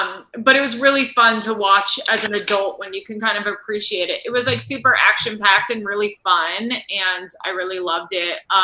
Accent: New York, United States; I am from New York.

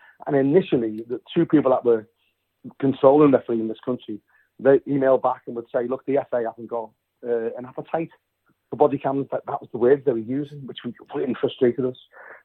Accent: Liverpool, North West England, United Kingdom; now in Somerset, United Kingdom; I moved from Liverpool, from Anfield, one of the roughest areas in Europe at the time, a council estate, to Somerset.

